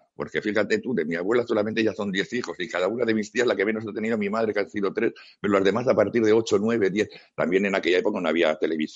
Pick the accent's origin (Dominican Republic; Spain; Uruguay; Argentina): Spain; Logroño, La Rioja; born there; A ver, yo nací en Logroño porque en esos momentos mis padres fueron a visitar a mis abuelos